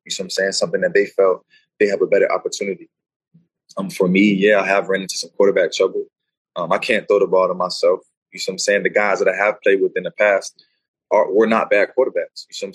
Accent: Florida, United States; I'm from Florida, so I compete with the best of the best. It's just something that I kind of stand on. It's just how I grew up, you know.

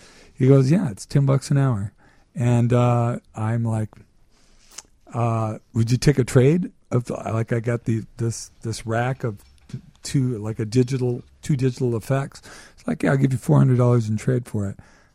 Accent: California, United States; They hated me there because I was from California.

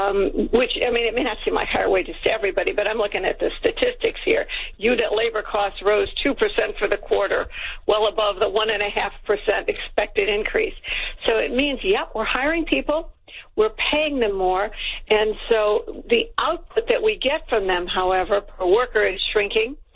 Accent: United States; But, you know, as an American, how can you look at our political choices

